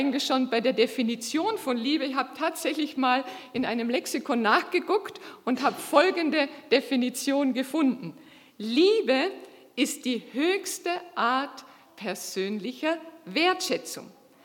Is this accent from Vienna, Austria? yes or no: no; Carinthia, Austria; now in Germany; Also ich bin eine Österreicherin, eine Kärntnerin. Ja, und dann wird man so gefragt, wie kommt denn eine Kärntnerin nach Deutschland?